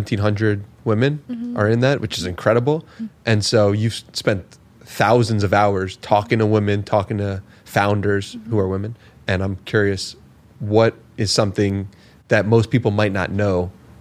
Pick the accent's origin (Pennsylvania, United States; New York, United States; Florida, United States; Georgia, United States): New York, United States; at least when I was growing up and where I grew up in New York.